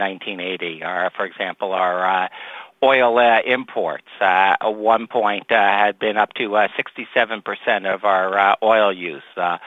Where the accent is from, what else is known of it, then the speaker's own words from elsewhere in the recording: Northeast, United States; You know, I grew up in the Northeast. The heating was more important than cooling, but down south, cooling is really important.